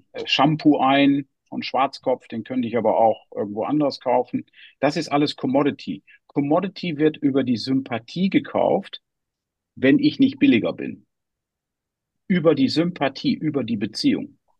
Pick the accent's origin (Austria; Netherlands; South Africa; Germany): Netherlands; Ich bin als Deutscher in Holland aufgewachsen